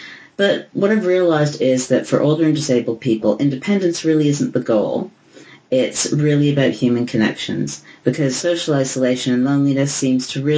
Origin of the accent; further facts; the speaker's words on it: Toronto, Ontario, Canada; now in London, United Kingdom; I live in London, England, with my beautiful husband and son, but I'm originally from Toronto.